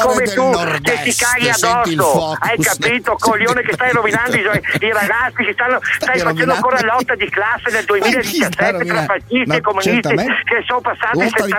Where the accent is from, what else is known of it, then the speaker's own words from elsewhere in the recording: Vicenza, Veneto, Italy; e anche dalle mie parti, perché io sono di Vicenza